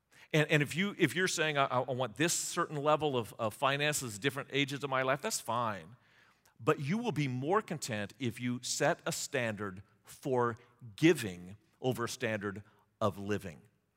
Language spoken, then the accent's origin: English; United States; I'm always thinking about something else and being somewhere else. Probably because I'm an American, to be honest with you.